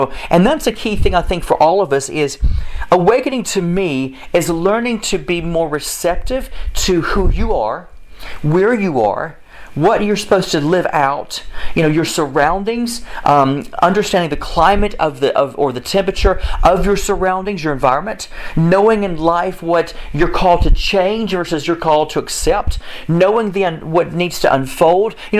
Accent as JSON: {"language": "English", "region": "Alabama", "country": "United States", "tie": "born or raised there", "said": "those in my home state of Alabama"}